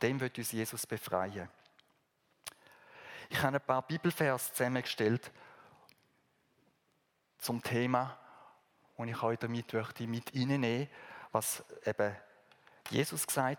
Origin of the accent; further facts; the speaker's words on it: Switzerland; ob wir als Schweizer da uns mitbeteiligt haben